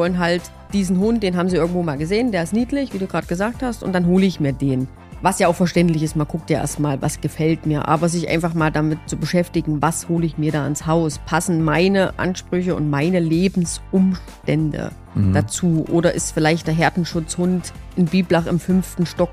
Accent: Bad Klosterlausnitz, Thuringia, Germany; also born or lived in Austria; Eigentlich komme ich aus Bad Klosterlausnitz. Gelernt habe ich ursprünglich Hotelfachfrau im Seehotel Zeulenroda. Bin dann mal 5 Jahre nach Österreich gegangen, habe dort gearbeitet. Hatte dann Heimweh, bin wieder nach Hause gekommen

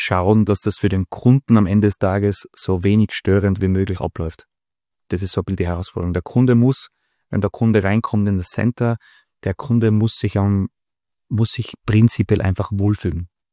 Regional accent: Innsbruck, Tyrol, Austria; ich bin Innsbrucker, bin da auch aufgewachsen.

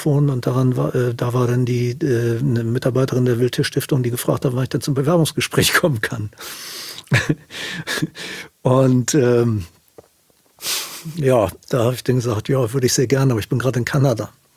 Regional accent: Hamburg, Germany; Weil ich bin im Süden von Hamburg groß geworden und hatte immer einen wahnsinnigen Naturbezug.

